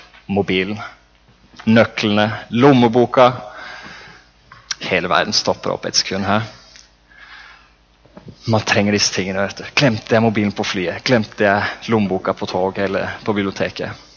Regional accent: Porsgrunn, Telemark, Norway; siden jeg er fra Porsgrunn.

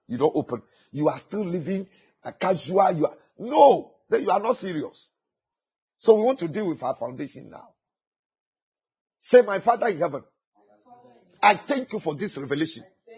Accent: Ghana; Oh, please, we have national foundations that I am a Ghanaian. We have a continental foundation. I am an African.

